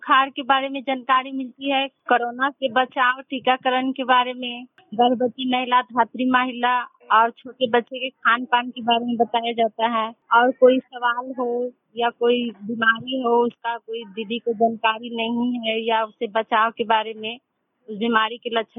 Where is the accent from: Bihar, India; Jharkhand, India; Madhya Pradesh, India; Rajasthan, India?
Bihar, India; Patahi; मैं पताही पंचायत की रहने वाली हूँ